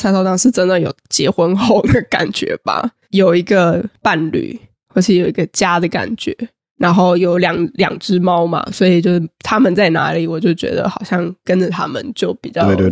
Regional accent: Hsinchu, Taiwan; now in United States; 没错，然后新竹就是也没什么好玩的，然后

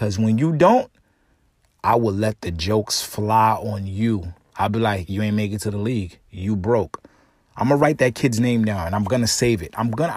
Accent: Brooklyn, New York, United States; I'm from Brooklyn

